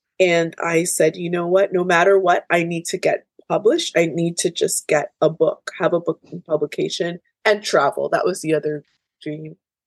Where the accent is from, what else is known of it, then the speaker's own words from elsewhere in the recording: Canada; born there; as my parents immigrated from Jamaica. And I was born here in Canada. I have a love of Jamaican culture, Black history.